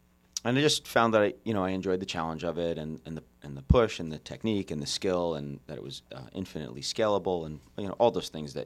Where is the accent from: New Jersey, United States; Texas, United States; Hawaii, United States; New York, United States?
New Jersey, United States; Wyckoff; I grew up in Bergen County. I was born and raised in Wyckoff. I went to Don Bosco Prep.